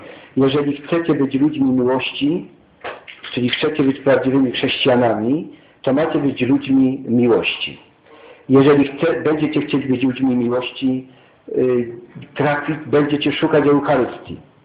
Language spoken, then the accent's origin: Polish; Kamesznica, Silesian Voivodeship, Poland; born there; ja się urodziłem w Kamysznicy, za Milówką, tam gdzie jest taki znany z Podhala ksiądz Zozel.